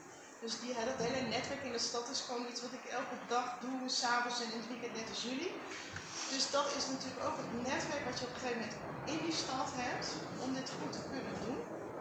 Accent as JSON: {"language": "Dutch", "region": "Utrecht", "country": "Netherlands", "said": "Nee, ik kom uit Lunetten"}